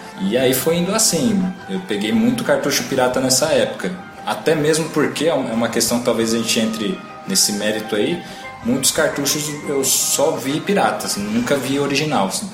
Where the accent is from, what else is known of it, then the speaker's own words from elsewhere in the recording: Osasco, São Paulo, Brazil; pra quem não sabe, nós somos de Osasco.